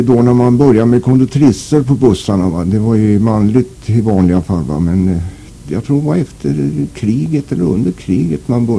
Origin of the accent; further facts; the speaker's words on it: Handen, Stockholm County, Sweden; vi bodde nere på Källvägen här i Handen. Men ja, vi föddes där nere i alla fall, man tänker om. Och ja, och det var 1929